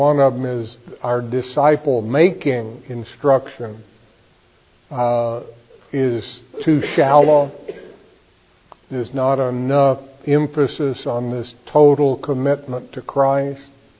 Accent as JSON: {"language": "English", "region": "Texas", "country": "United States", "tie": "born or raised there", "said": "I grew up in Texas, and Texans do have a reputation for some degree of exaggeration."}